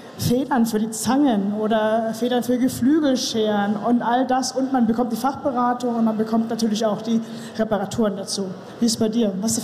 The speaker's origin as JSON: {"language": "German", "region": "Hamburg", "country": "Germany", "said": "ich komme aus Hamburg"}